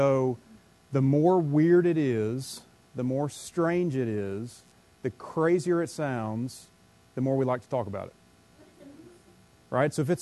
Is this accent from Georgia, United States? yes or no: no; South Carolina, United States; I'm originally from South Carolina, married.